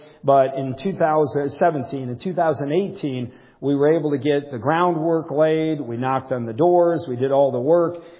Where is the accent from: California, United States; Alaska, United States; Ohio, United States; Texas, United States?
Ohio, United States; Cleveland; But I grew up in Cleveland. I'm from Cleveland. I'm a Browns fan.